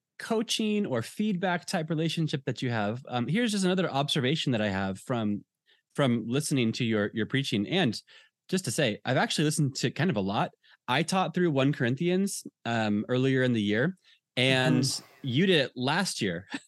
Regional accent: United States; moved away as an adult; I'm an American. I was born and raised in America. I live in a different culture now.

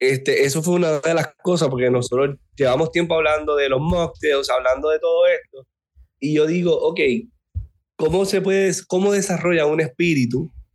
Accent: Puerto Rico; como puertorriqueños nosotros le damos duro en las navidades.

